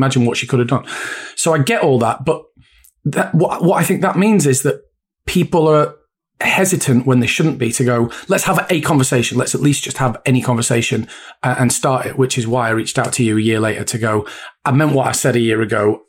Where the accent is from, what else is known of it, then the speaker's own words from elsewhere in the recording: Bury, North West England, United Kingdom; So I grew up in Bolton, which is, I grew up in Bury, went to school in Bolton.